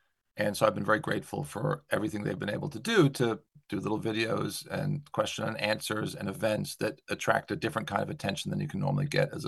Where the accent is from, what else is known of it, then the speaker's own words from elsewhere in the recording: United States; accent: American; now in England, United Kingdom; I hope you can hear from my accent that I am an American. I did actually become a British subject about 15 years ago, and I've lived in England about half my life now, but my formative experiences were mostly American